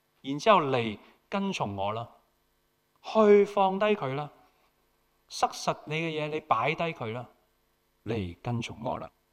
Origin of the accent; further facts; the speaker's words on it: Hong Kong; 你知道对于我们香港人，我们很熟悉这些挣扎的。